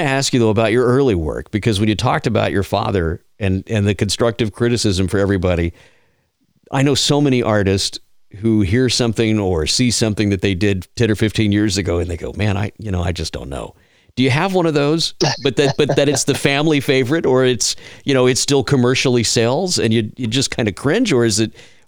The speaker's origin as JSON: {"language": "English", "region": "Texas", "country": "United States", "tie": "born or raised there", "said": "I grew up down in South Texas, live in Georgia now"}